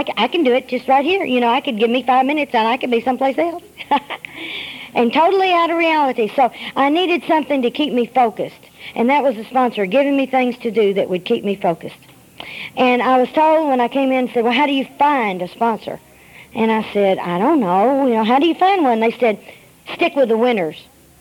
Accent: Little Rock, Arkansas, United States; because I was raised in Little Rock during the 50s.

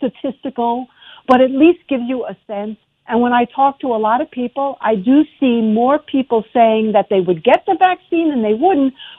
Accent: New York City, New York, United States; I grew up in Queens. My father was a mailman, and I went down to the floor with nothing.

